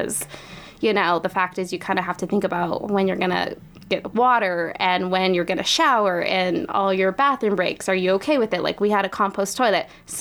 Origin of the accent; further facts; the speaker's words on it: Marvin, California, United States; now in Klamath Falls, United States; Yeah, so I'm originally from Marvin, California, southeast of Bakersfield. It's pretty like San Joaquin Valley.